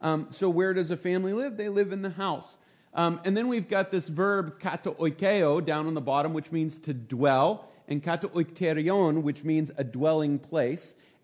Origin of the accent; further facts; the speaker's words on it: New Jersey, United States; Now, I grew up in New Jersey. My family's from Pennsylvania, eastern Pennsylvania.